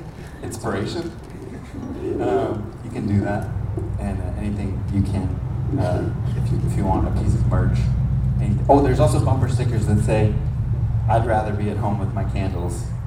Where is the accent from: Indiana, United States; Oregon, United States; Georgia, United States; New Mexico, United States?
Oregon, United States; Portland; This project is called … I'm from Portland, Oregon. I'm on a 3-week tour right now.